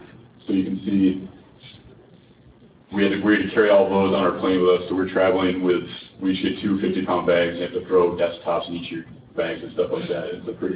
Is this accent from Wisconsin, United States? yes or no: yes; Milwaukee, Wisconsin, United States; I'm also from Milwaukee with Garrick.